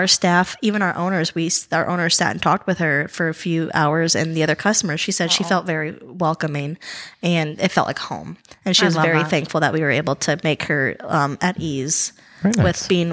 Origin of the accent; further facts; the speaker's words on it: Wisconsin, United States; Because I'm from Wisconsin, so I grew up on Culver's.